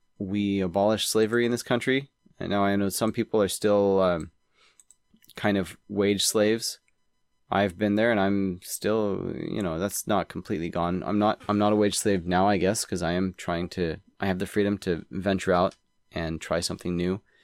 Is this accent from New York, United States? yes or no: no; Texas, United States; I grew up in Texas, so Juneteenth was always a thing.